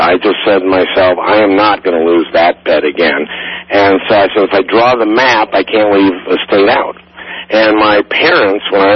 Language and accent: English; United States; And of course I said, of course I can. I'm an American.